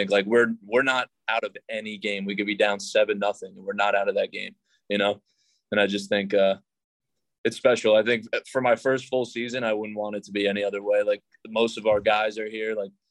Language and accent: English; New York, United States; I'm from New York, so.